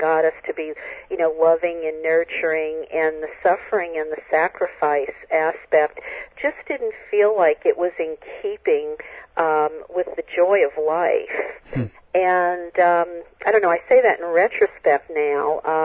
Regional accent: New Orleans, Louisiana, United States; Well, I grew up in New Orleans, Louisiana, which is sort of referred to in the United States as the Bible Belt, because it's predominantly Catholic and Baptist.

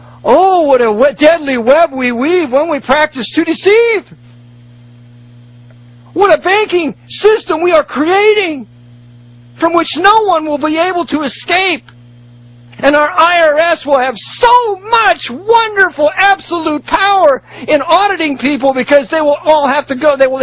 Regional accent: California, United States; Now, this was in San Francisco. I was raised near San Francisco.

